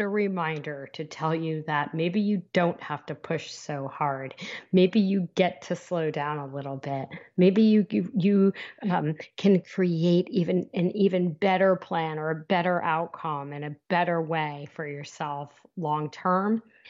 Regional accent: New Jersey, United States; accent: New Jersey; I have, you could tell when my accent turns to New Jersey, who I've been talking to.

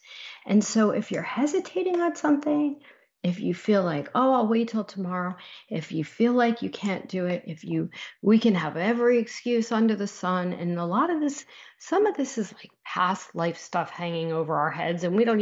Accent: New Jersey, United States; accent: New Jersey; I have, you could tell when my accent turns to New Jersey, who I've been talking to.

